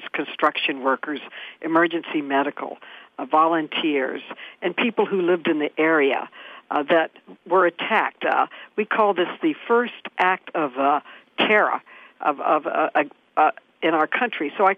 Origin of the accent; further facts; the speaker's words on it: New York, United States; Whenever I meet anyone from another state and they know I'm from New York, they have to tell me